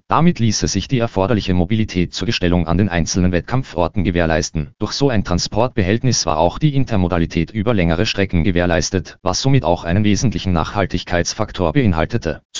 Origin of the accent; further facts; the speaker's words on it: Clausthal-Zellerfeld, Lower Saxony, Germany; born there; hatte also sein Amt als Bürgermeister meiner Geburtsstadt der Berg- und Universitätsstadt Clausthal-Zellerfeld abgegeben.